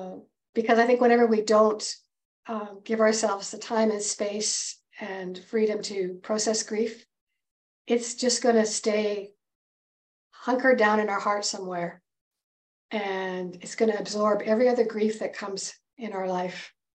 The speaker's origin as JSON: {"language": "English", "town": "Edmonton", "region": "Alberta", "country": "Canada", "tie": "born there", "also_born_or_lived": "Vancouver, Canada", "said": "I'm a Canadian by birth. I'm born in Edmonton, and I have had quite an unusual life."}